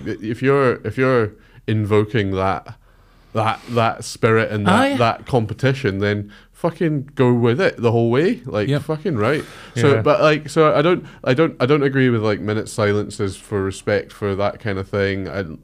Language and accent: English; Scotland, United Kingdom; born or raised there; also born or lived in Bath